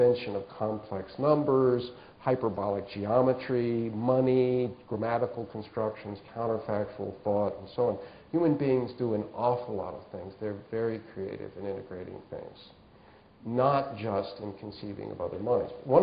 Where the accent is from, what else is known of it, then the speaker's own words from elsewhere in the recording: California, United States; but I'm from Southern California, and I once woke up and there was a rattlesnake